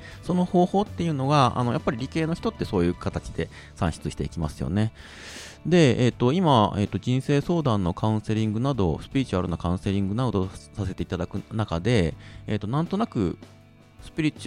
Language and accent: Japanese; Hiroshima, Japan; born there; もともとですね、おぎゃーと生まれたのが1972年に、広島で生まれました。